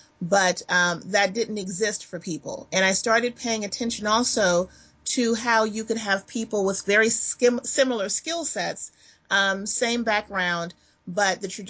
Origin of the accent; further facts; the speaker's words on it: Los Angeles, California, United States; moved away as an adult; I'm originally from Los Angeles, and when I got out of undergrad, went to advertising school and went back home to freelance for a moment and decided I wanted to move to New York